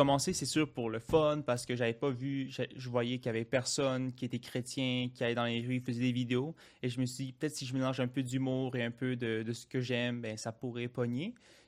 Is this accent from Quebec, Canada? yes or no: yes; Quebec, Canada; also born or lived in South America; J'ai grandi, la majorité de ma vie, j'ai grandi ici au Québec, mais une autre partie, c'était en Amérique du Sud.